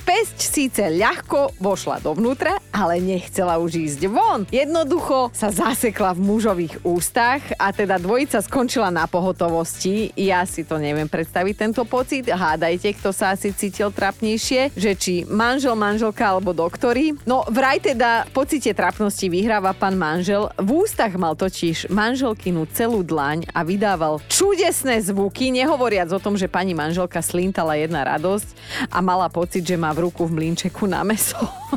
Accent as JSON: {"language": "Slovak", "town": "Borovce", "region": "Trnava Region", "country": "Slovakia", "said": "jak u nás v Borovciach, keď som ja prišla prvýkrát na zabavu"}